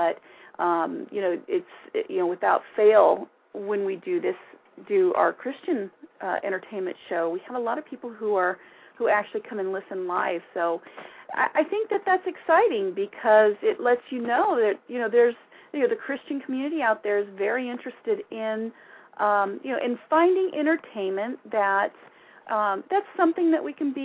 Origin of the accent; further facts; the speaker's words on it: Kentucky, United States; You know, I am from Kentucky, by the way.